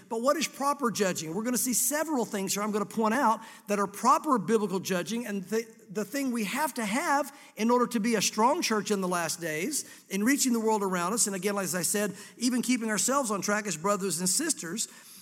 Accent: the South, United States; again, growing up in the South, there's a lot of things we didn't even realize that we've put in us from the South

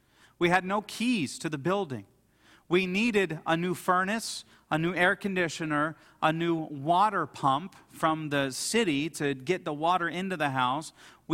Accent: Dayton, Ohio, United States; It was a very nice home in the neighborhood I grew up in Dayton, Ohio.

